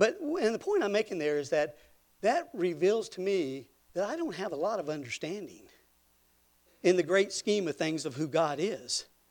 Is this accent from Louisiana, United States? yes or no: yes; Louisiana, United States; born there; also born or lived in Arkansas / Newfoundland / Texas / North Carolina; I was born in Louisiana, went to Arkansas, Newfoundland, Texas, and then back to North Carolina, and then finally here, and served in the service.